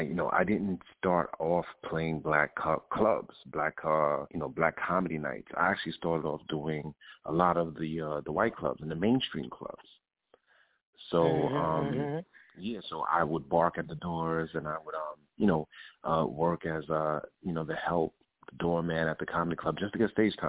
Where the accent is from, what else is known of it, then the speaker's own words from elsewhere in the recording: Brooklyn, New York, United States; also born or lived in Grenada; Then I came to America. We were raised in Brooklyn. And it's difficult when you have like a Caribbean upbringing